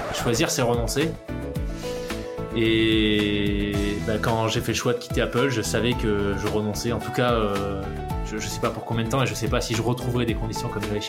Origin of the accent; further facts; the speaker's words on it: New Caledonia; also born or lived in Canada / United States / Switzerland; now in Aix-en-Provence, France; Je vis actuellement à Aix-en-Provence. Après, je suis originaire du sud, et même du très très sud, puisque j'ai passé une partie de mon enfance en Nouvelle-Calédonie.